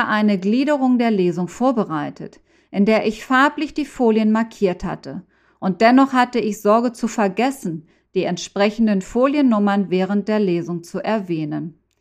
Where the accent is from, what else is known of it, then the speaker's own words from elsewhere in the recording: Mexico; Ich konnte auch einiges aus meiner Heimat Mexiko näher bringen